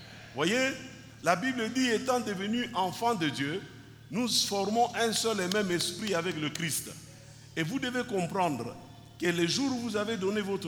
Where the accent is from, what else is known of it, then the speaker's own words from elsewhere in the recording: Kinshasa, DR Congo; Chez nous, à Kinshasa, on dit, la vie appartient aux courageux.